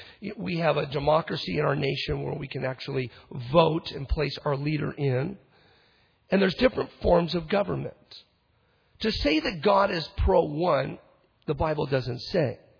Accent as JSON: {"language": "English", "country": "United States", "said": "You know, I tell you, as an American, we got debt, don't we?"}